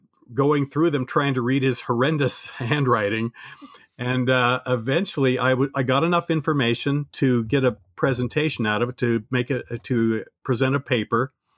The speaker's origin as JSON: {"language": "English", "region": "Utah", "country": "United States", "tie": "born or raised there", "said": "Yeah, I was raised in Utah, about in a little town just south of Provo, which is where BYU is. Grew up in a Church of Jesus Christ of Latter-day Saints, so I am a Mormon"}